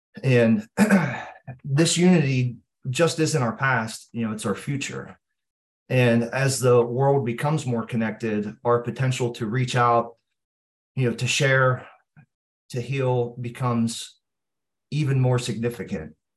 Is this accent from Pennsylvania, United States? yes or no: yes; Pennsylvania, United States; I am from Pittsburgh, Pennsylvania. I live close to Pittsburgh, Pennsylvania in the United States, but I'm from a small rural town close to the city.